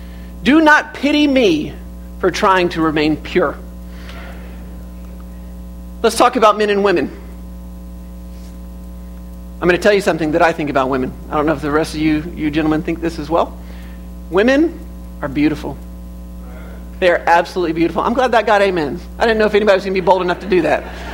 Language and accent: English; Georgia, United States; so I grew up in Georgia, Leanne grew up in Alabama, that's even more country, right?